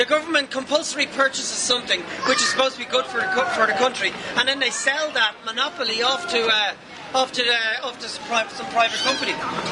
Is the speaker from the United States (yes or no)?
no; Ireland; Yeah, we're fucking Irish, we drink Guinness.